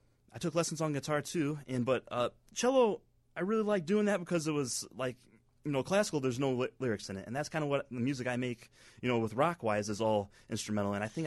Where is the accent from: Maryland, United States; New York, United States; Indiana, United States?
Indiana, United States; Portage; So I'm from Portage, it's actually called, but... Yeah, it's that's where I'm from.